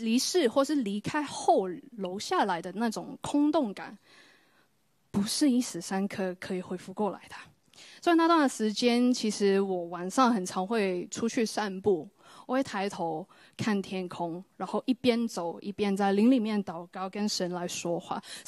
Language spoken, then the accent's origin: Chinese; Hong Kong; 可能看我们都是香港人，就同乡就可以坐在一起这样子